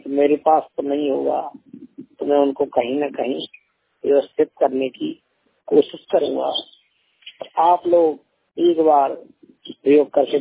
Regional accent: Uttar Pradesh, India; मैं जिला जालौन उत्तर प्रदेश यूपी के रहने वाला हूँ

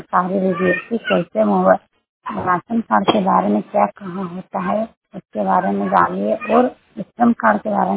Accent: Jharkhand, India; ग्राम post Jamu थाना मेरे जिला कोडरमा की रहने वाली हूँ।

